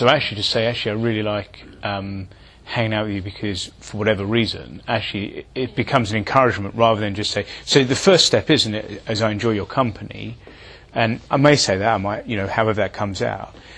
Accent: United Kingdom; whereas our reservedness as British, I think, just keeps us from.

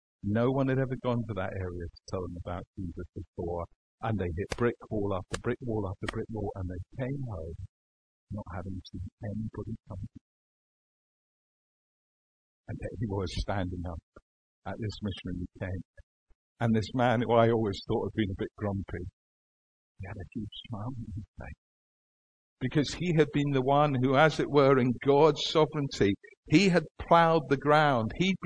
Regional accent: Edinburgh, Scotland, United Kingdom; I grew up in Edinburgh

